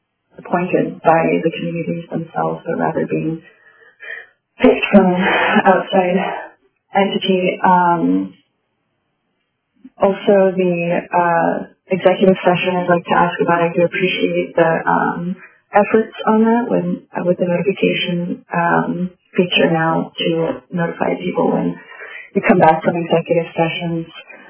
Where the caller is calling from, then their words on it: Eagle River, Alaska, United States; I am calling from Eagle River, Alaska, speaking for myself.